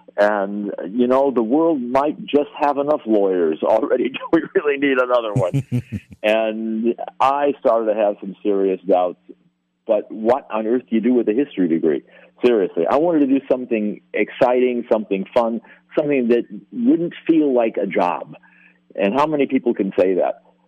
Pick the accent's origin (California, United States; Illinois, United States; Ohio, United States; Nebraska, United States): Illinois, United States; Chicago; moved away as an adult; now in Florida, United States; I grew up in Chicago, so I well understand the ice and the snow, and decided that I want to get out of this city.